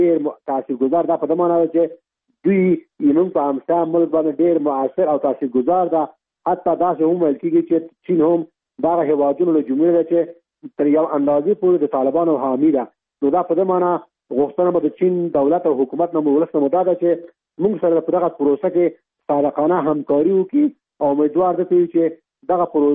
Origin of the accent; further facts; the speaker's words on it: Afghanistan; مونږ ټول افغانان یو، د دې وطن بچیانو، دا وطن په مونږ حق لري.